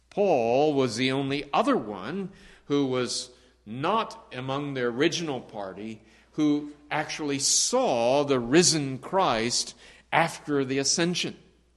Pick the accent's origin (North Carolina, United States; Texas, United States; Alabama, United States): Texas, United States; I've always pictured in my mind being a Texan of somebody barefoot walking up to a cactus and start kicking it.